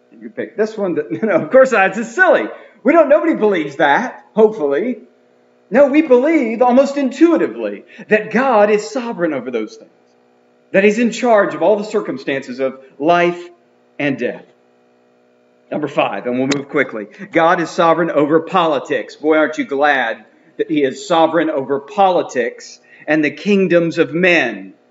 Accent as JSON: {"language": "English", "town": "Auburndale", "region": "Florida", "country": "United States", "tie": "born there", "said": "Now, I was born in 1977 in Auburndale, Florida"}